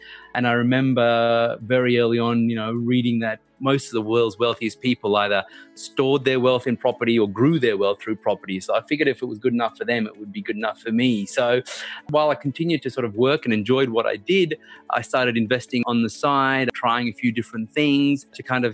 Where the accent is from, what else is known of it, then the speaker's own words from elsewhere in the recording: Griffith, New South Wales, Australia; also born or lived in Sri Lanka; I was born in Sri Lanka, came to Australia when I was, well, about a month shy of my 9th birthday. We grew up in a small country town called Griffith, which is about halfway between Sydney and Melbourne